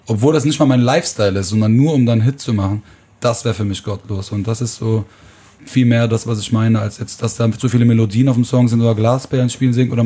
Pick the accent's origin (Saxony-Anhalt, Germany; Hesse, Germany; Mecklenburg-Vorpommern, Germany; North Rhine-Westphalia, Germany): North Rhine-Westphalia, Germany; Aachen; ich komme aus Aachen